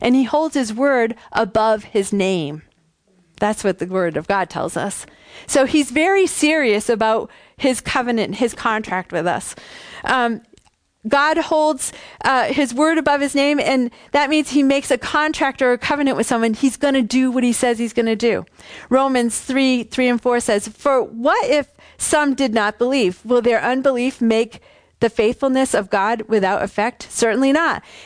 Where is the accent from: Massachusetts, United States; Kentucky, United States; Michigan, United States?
Massachusetts, United States; I always feel bad when I do Bible study because I talk fast. Did you notice that? I'm from Massachusetts, you know.